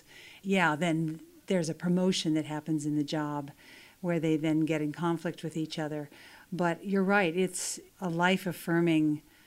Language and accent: English; Nebraska, United States; Well, I grew up in Nebraska, working class.